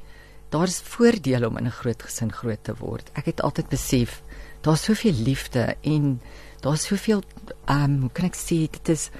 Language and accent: Afrikaans; Frankfort, Free State, South Africa; ons het toe in Frankfurt groot geword. Ek was in Frankfurt in Wilgrivier Hoërskool, het ek gaan my skoolloopbaan gehad